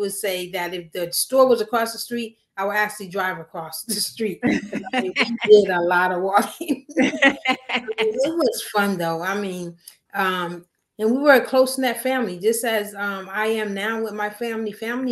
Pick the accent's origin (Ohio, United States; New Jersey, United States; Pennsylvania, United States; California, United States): New Jersey, United States; Neptune; Well, I was born and raised in Neptune, New Jersey. So I am from New Jersey.